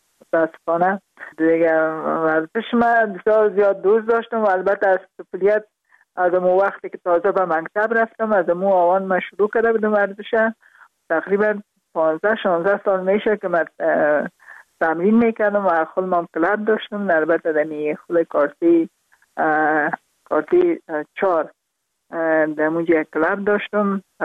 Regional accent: Parwan, Afghanistan; also born or lived in Kabul; در خود شهر کابل به دنیا آمدیم، من از پروان هستم.

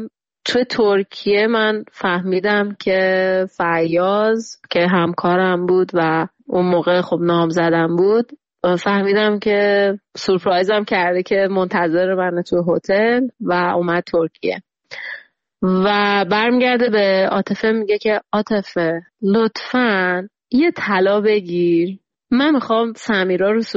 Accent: Iran; الانی که اینجا نشستم به دور از ایرانم

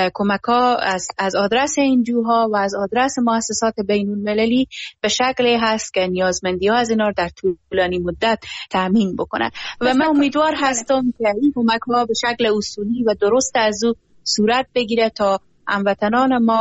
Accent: Herat, Afghanistan; به عنوان یک شهروند، به عنوان یک انسان و به عنوان یک هراتی نگران از این موضوع هستم

